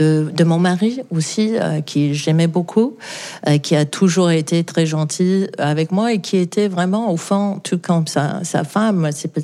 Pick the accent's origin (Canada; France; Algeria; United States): United States; New York; French is a second language; Et j'ai grandi à New York